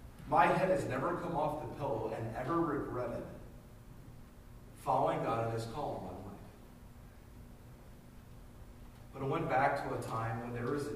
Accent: Atlanta, Georgia, United States; We grew up in Atlanta, Georgia, and it was a classic soccer team.

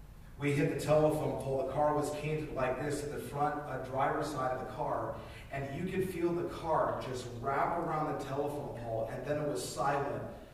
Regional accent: Atlanta, Georgia, United States; I grew up in Atlanta, Georgia, in North Atlanta, and in the suburbs.

